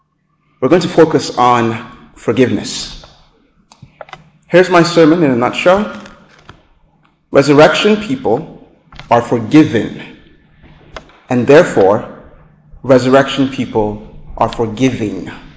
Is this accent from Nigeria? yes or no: yes; Nigeria; So I grew up in Nigeria. I grew up in a Christian home.